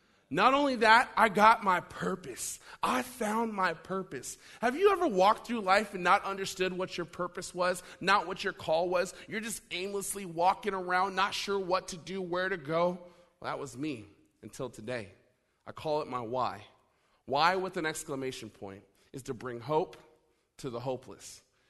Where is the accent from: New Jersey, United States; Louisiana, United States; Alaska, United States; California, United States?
Alaska, United States; Anchorage; now in Spokane, United States; A little bit of my history is I come from Anchorage, Alaska. I came to Spokane, Washington for hope.